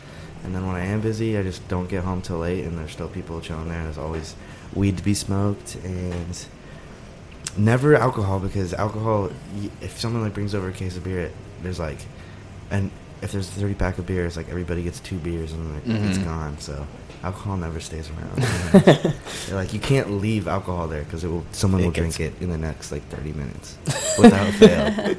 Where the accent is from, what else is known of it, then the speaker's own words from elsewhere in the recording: Indiana, United States; In Indiana.